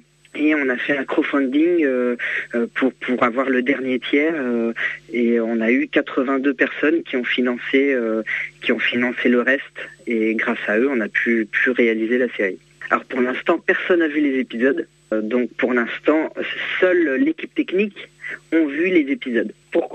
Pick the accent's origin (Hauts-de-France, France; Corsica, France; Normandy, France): Hauts-de-France, France; Étaples; je suis originaire d'Étaples et que je trouvais important de venir tourner dans ma ville.